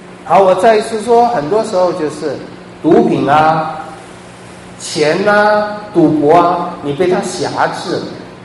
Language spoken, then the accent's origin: Chinese; China; 像我们中国人最容易有的偶像就是读书